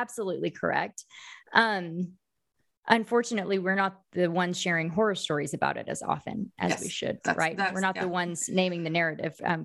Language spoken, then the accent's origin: English; United States; I would say it's been my experience as an American student, especially